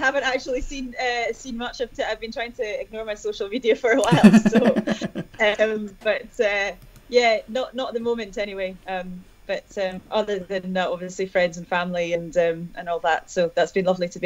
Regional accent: Edinburgh, Scotland, United Kingdom; because I'm from Edinburgh and have used "you can" a few times.

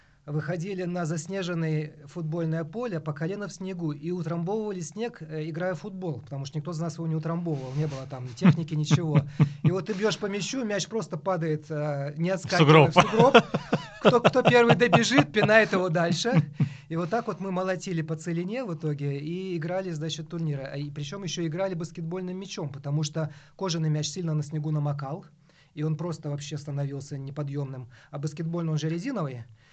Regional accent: Almaty, Kazakhstan; И я вырос в Алма-Ате.

